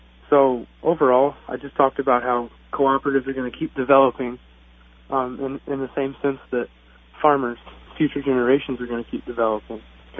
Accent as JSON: {"language": "English", "town": "Smithboro", "region": "Illinois", "country": "United States", "tie": "born or raised there", "said": "I grew up in the Smithboro area, specifically Pleasant Meadow, and I've been raised on the family farm, lived on it, worked on it."}